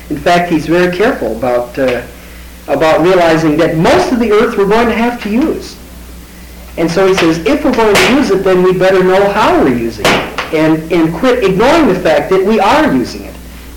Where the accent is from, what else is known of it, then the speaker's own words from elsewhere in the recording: South Dakota, United States; I grew up in South Dakota. The air was relatively clean. I grew up on a farm, not in a mine, see?